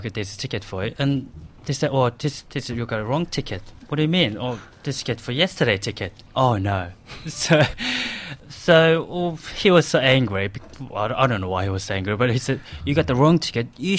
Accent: Australia; accent: Australian; if I go overseas, people they pick my Australian accent from my Korean accent plus.

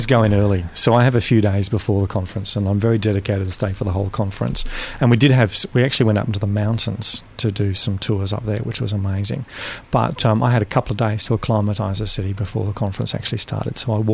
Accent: Nigeria; also born or lived in Middle East; I grew up in the Middle East, and I grew up in Nigeria and West Africa.

